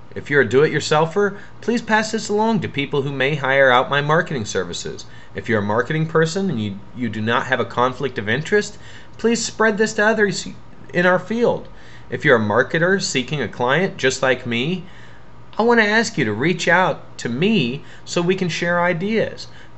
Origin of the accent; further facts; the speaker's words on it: Kansas, United States; I promise that although I am from Kansas